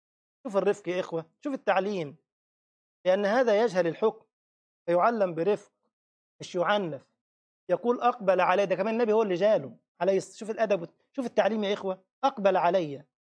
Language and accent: Arabic; Egypt; انت عارفين بقى المصريين يعني ما شاء الله عليهم جنازه ويشبعوا لطم بقى خلاص، ما انا مصري على فكره